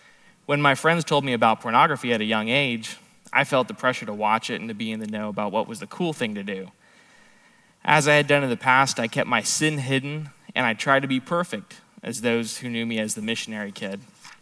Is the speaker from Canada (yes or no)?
yes; Canada; born there; I was born in Canada and grew up as a what we call an MK or a missionary kid. My parents were both missionaries, so naturally, my five siblings and I grew up in the church